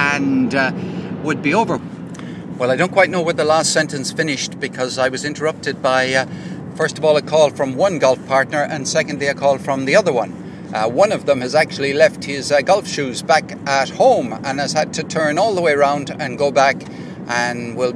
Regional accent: Limerick, Munster, Ireland; moved away; That was a bit like what it was like for me growing up in Limerick. And that was one of the reasons why I was delighted to get away from the place.

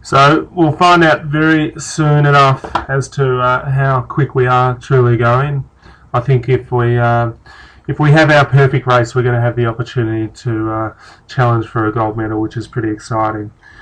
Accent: Melbourne, Victoria, Australia; I'm from Melbourne, Australia

